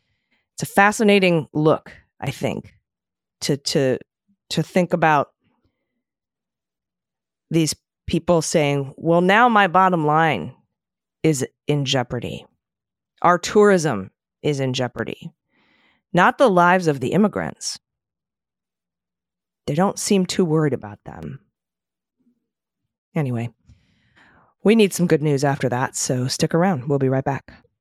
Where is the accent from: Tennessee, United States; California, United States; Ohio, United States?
Ohio, United States; I grew up in Ohio on a lake. And I used to collect tadpoles and they would turn into a bunch of frogs.